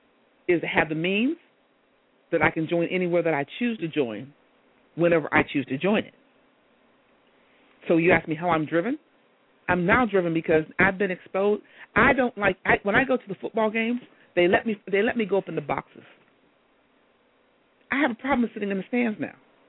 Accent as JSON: {"language": "English", "town": "Hubbard", "country": "United States", "tie": "born or raised there", "said": "I saw growing up in Hubbard, they told me that I was dumb."}